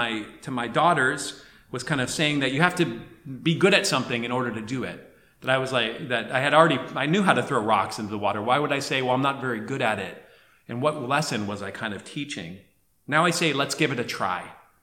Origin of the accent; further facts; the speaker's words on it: New England, United States; Growing up in New England, I think culturally I was taught, and maybe others, we pull ourselves up by our bootstraps.